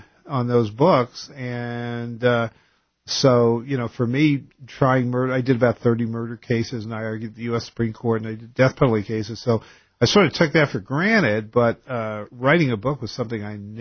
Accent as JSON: {"language": "English", "region": "New York", "country": "United States", "tie": "born or raised there", "also_born_or_lived": "Portland, Oregon", "said": "Yeah, I grew up in New York, but I lived in Portland, Oregon for..."}